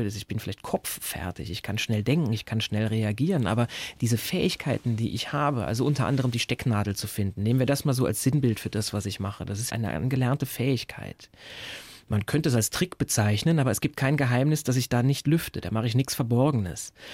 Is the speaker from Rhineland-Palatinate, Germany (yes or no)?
no; Saarbrücken, Saarland, Germany; ich komme ja ursprünglich aus Saarbrücken